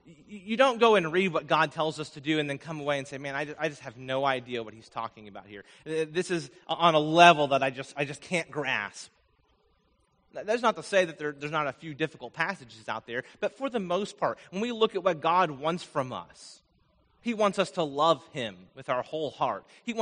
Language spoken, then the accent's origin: English; Vermont, United States; When I was growing up in Vermont, we camped a lot. I had 10 acres, most of that was woods.